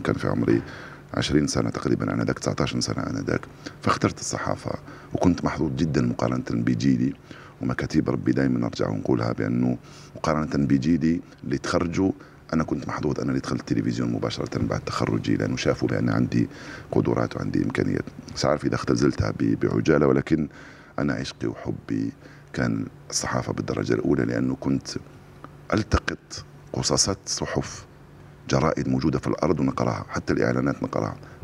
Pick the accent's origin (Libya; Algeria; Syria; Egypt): Algeria; هذه أعلى ما عندنا في الجزائر